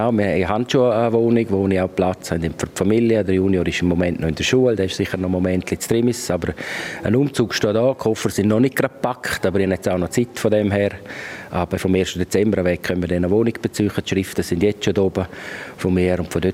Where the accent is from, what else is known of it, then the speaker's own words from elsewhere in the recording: Davos, Graubünden, Switzerland; Ich bin Walser, in Klosters ist man Walser, ich bin in Davos aufgewachsen, ich rede die gleiche Sprache.